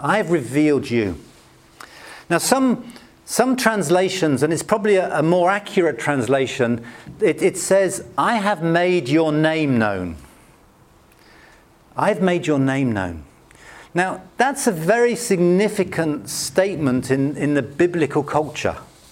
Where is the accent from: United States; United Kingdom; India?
United Kingdom; You see, we're British, aren't we? Most of us are British.